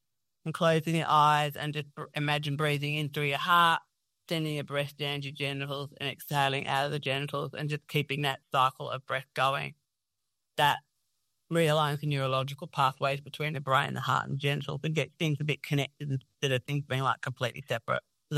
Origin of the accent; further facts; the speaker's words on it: Australia; We grew up in Australia